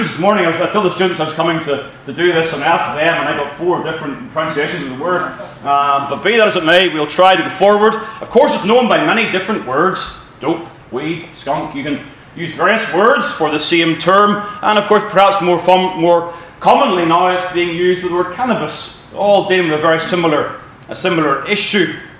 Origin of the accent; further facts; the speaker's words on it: Northern Ireland, United Kingdom; moved away as an adult; we're here from Northern Ireland now for almost 5 years.